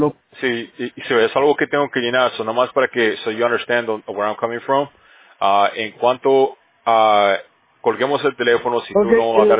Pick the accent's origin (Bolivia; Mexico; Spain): Bolivia; yo soy de Bolivia, man.